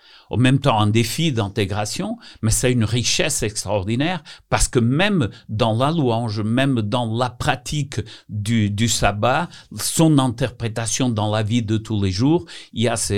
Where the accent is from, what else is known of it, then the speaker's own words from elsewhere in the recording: Portugal; Moi, je suis portugais. Même si je suis adventiste de deuxième génération, mes parents et mes grands-parents, ils sont des convertis